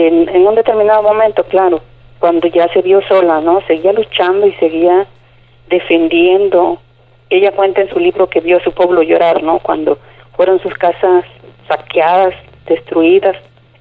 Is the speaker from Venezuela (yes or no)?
no; Paso de la Reina, Oaxaca, Mexico; pienso en mi pueblo, ¿no? Que si llegara a construir el megaproyecto de la presa hidroeléctrica, Paso de la Reina pues va a desaparecer